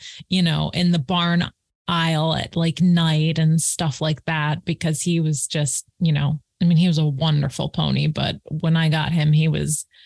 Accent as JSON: {"language": "English", "town": "Los Angeles", "region": "California", "country": "United States", "said": "from Los Angeles."}